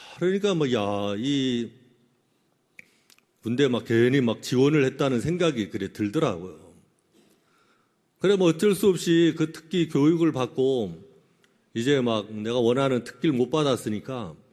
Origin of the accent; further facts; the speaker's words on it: Yanggu, Gangwon, South Korea; 제 고향이 이렇게 강원도 양구인데 거기는 완전 최전방이에요.